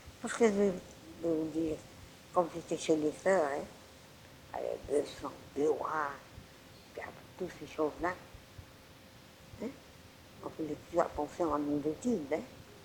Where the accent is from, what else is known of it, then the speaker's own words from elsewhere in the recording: Paris, Île-de-France, France; je suis de Paris